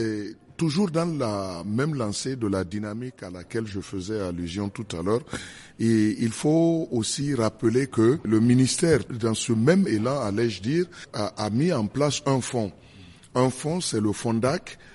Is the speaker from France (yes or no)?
no; Niamey, Niger; Moi, je suis de Niamey.